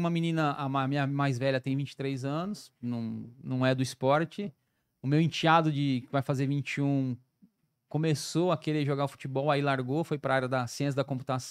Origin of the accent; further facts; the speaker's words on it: São Paulo, Brazil; sou paulista.